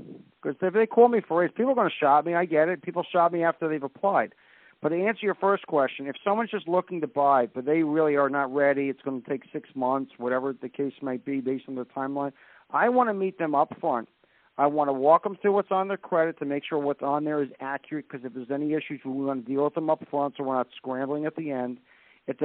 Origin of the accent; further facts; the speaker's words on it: New Jersey, United States; I'm from New Jersey, as you know.